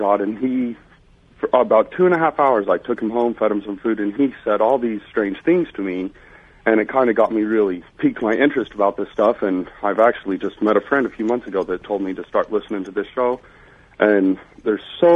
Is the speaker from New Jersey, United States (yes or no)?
no; Denton, Texas, United States; I'm from Denton, Texas.